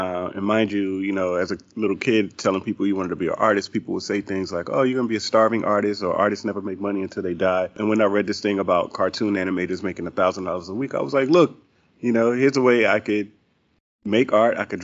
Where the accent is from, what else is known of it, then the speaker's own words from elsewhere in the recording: South Carolina, United States; Growing up in South Carolina, you know, I was always like the kid who could draw, and I knew I wanted to be an artist